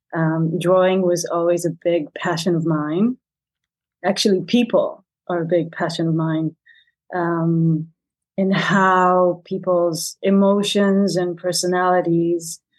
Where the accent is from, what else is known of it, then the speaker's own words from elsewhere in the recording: Tel Aviv, Tel Aviv District, Israel; moved away as an adult; now in Berlin, Germany; I come from Israel. So that's where I'm originally from. And I lived in Tel Aviv for 7 years before coming here.